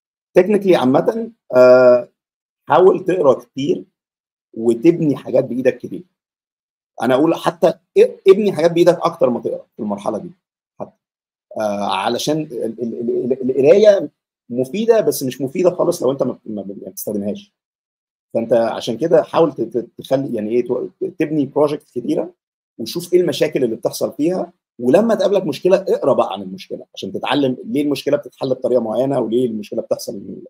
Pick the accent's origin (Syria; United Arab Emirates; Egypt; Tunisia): Egypt; احنا عندنا في مصر والمناطق بتاعتنا شوية عندنا شوية حساسية من موضوع السن والأقدمية ده.